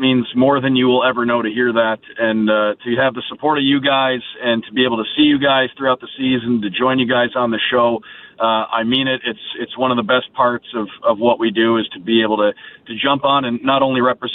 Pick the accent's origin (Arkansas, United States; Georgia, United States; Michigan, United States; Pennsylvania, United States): Michigan, United States; Detroit; You know, I'm from Detroit.